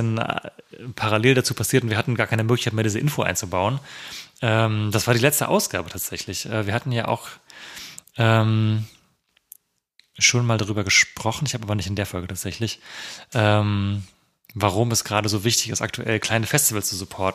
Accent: Hesse, Germany; Und ich als alter Hesse.

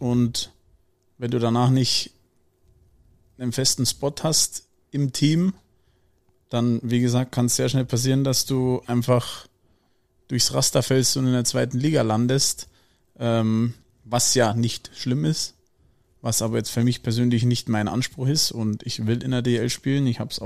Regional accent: Sachsenkam, Bavaria, Germany; in meinem kleinen Dorf, wo ich herkomme. In Sachsenkamm heißt es.

